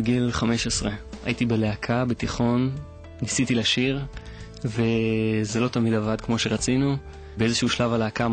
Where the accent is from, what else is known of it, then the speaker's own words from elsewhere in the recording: Boston, Massachusetts, United States; moved away as an adult; also born or lived in New York; now in Israel; גדלתי בבוסטון, חייתי רוב חיי בארצות הברית, נולדתי שם גם. הייתי בתיכון בבוסטון ובקולג' ורוב שנות ה-20, ואז עברתי לניו יורק. חייתי שם 6 שנים